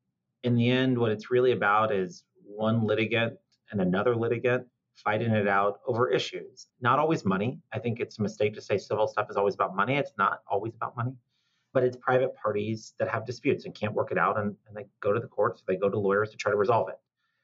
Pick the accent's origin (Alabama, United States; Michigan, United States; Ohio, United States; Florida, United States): Florida, United States; I'm from Florida, and the winters in D.C. always got me a little tired.